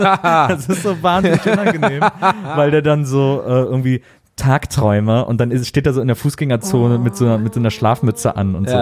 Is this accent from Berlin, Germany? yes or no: no; Aachen, North Rhine-Westphalia, Germany; Aachen. Aachen. Da spricht man Ischer Platt, heißt das, der Dialekt.